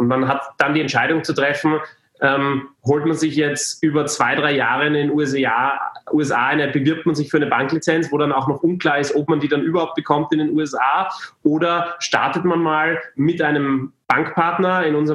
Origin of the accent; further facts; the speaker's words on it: Austria; es war in Österreich, da konnte ich zurück in meine Heimat mal wieder kehren